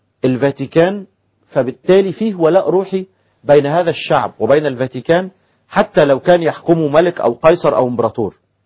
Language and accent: Arabic; Egypt; احنا عندنا في مصر